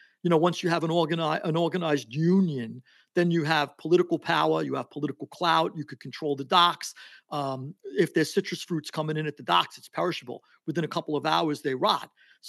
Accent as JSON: {"language": "English", "region": "New York", "country": "United States", "said": "So I always assumed New York was the center of power and everything else, because I was from New York and there were five major families there."}